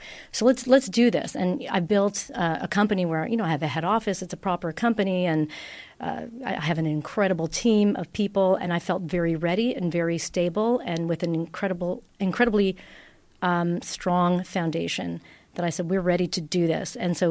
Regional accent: Italy; English is a second language; moved away as an adult; now in Toronto, Canada; out of university, I came from Italy, and I opened my first restaurant in Toronto

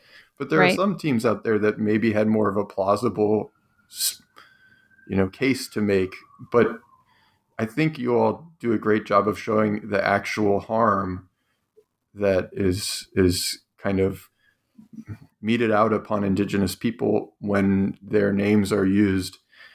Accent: Cleveland, Ohio, United States; I grew up in Cleveland

